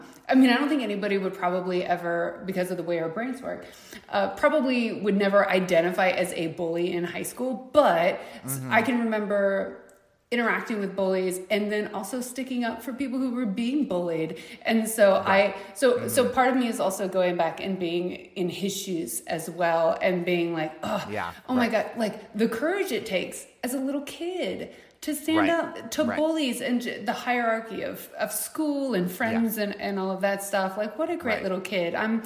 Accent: Missouri, United States; did you know that I'm from Missouri? Like Tornado Alley, Missouri?

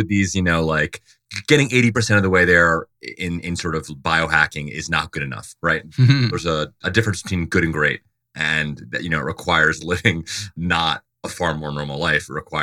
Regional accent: Dover, Delaware, United States; I'm from Dover, Delaware, for folks who are not long-term listeners to POT

